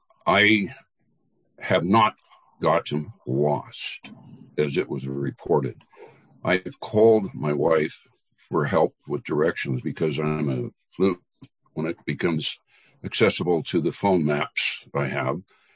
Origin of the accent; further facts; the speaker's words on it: California, United States; I'm from California, of course, but I joined them.